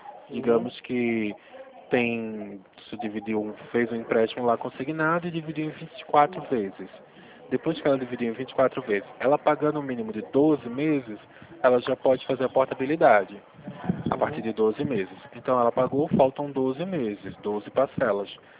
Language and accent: Portuguese; Olinda, Pernambuco, Brazil; now in São Paulo, Brazil; Bom, eu também sou de Pernambuco. Mas estou em São Paulo. Sou de Olinda.